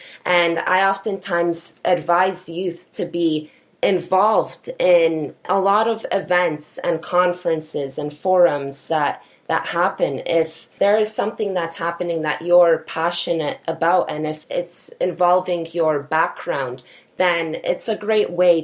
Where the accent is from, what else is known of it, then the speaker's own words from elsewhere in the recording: Canada; I'm very proud of my Polish heritage, and growing up in Canada, my parents taught me about the impact of being Polish. Both of my parents came to Canada from Poland, and my grandma came to Canada as well.